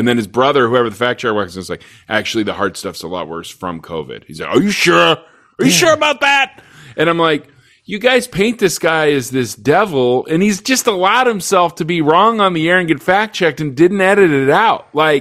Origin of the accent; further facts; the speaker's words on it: Pacific Northwest, United States; because I'm from the Northwest, and like